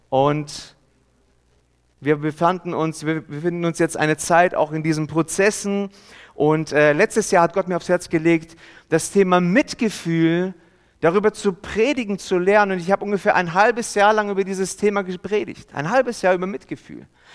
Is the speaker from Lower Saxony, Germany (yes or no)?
yes; Hannover, Lower Saxony, Germany; ich komme ja aus Hannover und lebe jetzt im Schwabenländle.